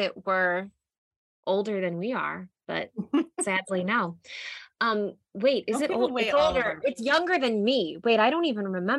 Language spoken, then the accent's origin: English; Texas, United States; You're the one from here. I'm from Texas.